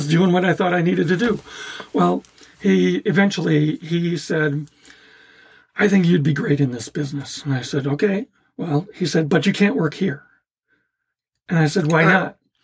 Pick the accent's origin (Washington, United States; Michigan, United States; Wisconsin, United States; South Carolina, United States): Wisconsin, United States; Green Bay; I'm from Green Bay, Wisconsin. That's a small town to me.